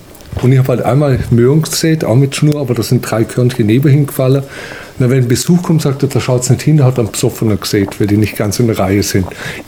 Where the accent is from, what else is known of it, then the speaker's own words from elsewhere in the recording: Lake Constance, Germany; ich komme vom Bodensee, bin aber schon seit 79 in Schwarzach.